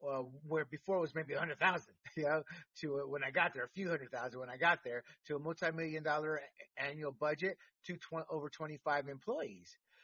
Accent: United States; I speak, read, and write Spanish. And I taught myself how to write Spanish more than in school ever did because I was brought up in American schools in English. I grew up speaking Spanglish.

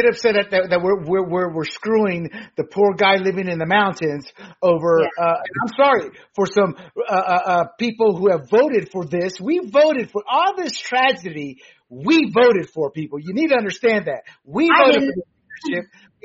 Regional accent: California, United States; And I'm like, as a Californian, Nanette and I can tell you, half the shit that happened shouldn't have happened.

